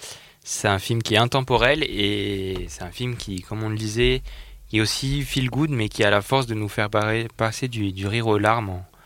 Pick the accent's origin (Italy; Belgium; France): France; nous, on est français aussi